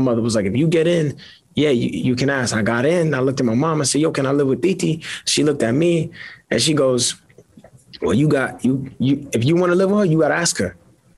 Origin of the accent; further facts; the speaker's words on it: Brooklyn, New York, United States; Yeah, I grew up in Bushwick with my mom and my 2 siblings, my older brother and my younger sister. Predominantly Latino neighborhood, Puerto Ricans, Dominicans, Mexicans. It was what we call barrio.